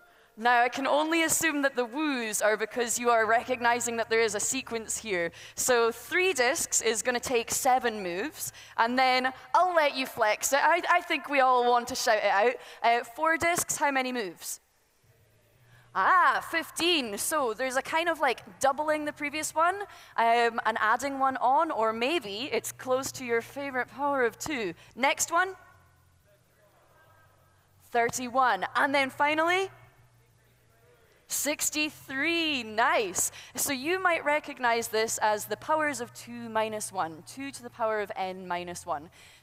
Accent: Scotland, United Kingdom; Although I am dressed kind of like an alien, I'm actually just from Scotland.

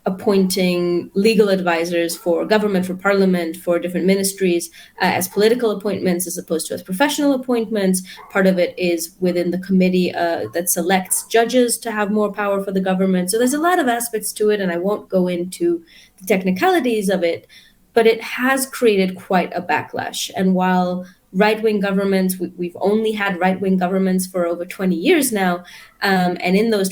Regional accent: Jerusalem, Jerusalem District, Israel; I'm an activist from Jerusalem, born and raised

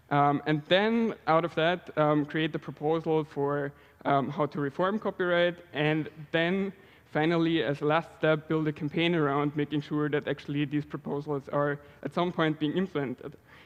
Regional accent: Austria; now in Malmö, Sweden; I come from Austria originally, but I live in Sweden nowadays, study international migration in Malmö during my daytime.

